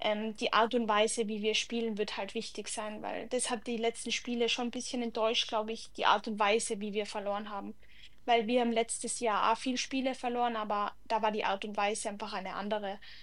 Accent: Zirl, Tyrol, Austria; Genau, also ich komme ja aus Tirol, aus dem wunderschönen Dorf Zirl. Das ist ungefähr 15 Minuten von Innsbruck entfernt.

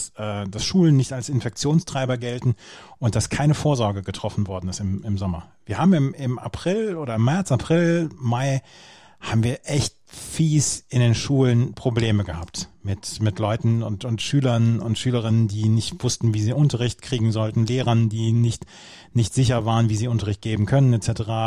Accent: Bad Oeynhausen, North Rhine-Westphalia, Germany; Aber die Maskenpflicht in Innenstädten wurde auch in meiner Heimatstadt Bad Oeynhausen durchgesetzt.

